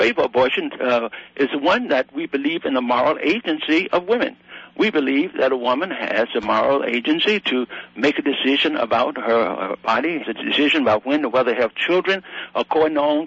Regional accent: Southern US, United States; I'm African American, and I come from the Deep South, and I know what it was like before Roe v. Wade.

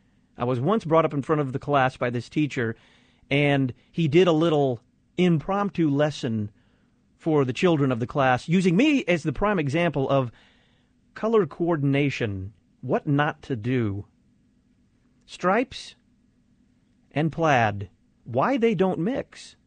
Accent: Dallas, Texas, United States; I remember when I was growing up in Dallas, Texas, the only schools that had uniforms were the Catholic schools.

